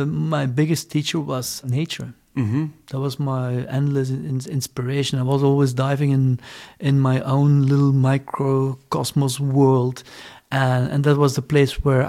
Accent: Brussels, Brussels-Capital Region, Belgium; also born or lived in Ghent; So I born in Ghent, and I grew up in more at the countryside, at the coast, and then in Brussels. Mm-hmm. Then we moved to Brussels.

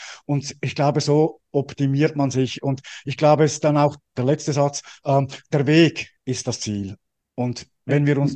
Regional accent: Switzerland; ich bin ja als Schweizer

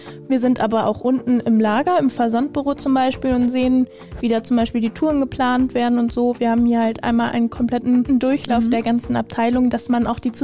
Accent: Germany; ich komme aus Ensebremen und ich bin durch einen Bekannten damals hier hingekommen

